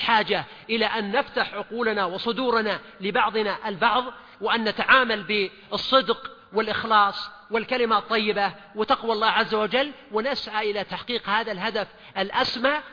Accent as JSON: {"language": "Arabic", "country": "Saudi Arabia", "said": "نحن كمجتمع سعودي بالدرجة الأولى إلى أناس متوافقين نسعى إلى هدف واحد"}